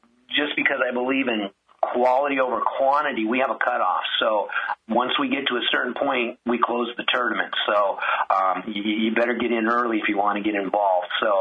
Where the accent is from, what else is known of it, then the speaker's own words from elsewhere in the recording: California, United States; I'm from the Central Valley. So I was very fortunate. I went to Menachie High School up in Porterville, California.